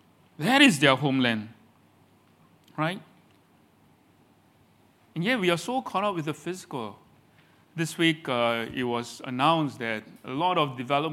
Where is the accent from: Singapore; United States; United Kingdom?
Singapore; no matter where you go, you always think, I'm a Singaporean.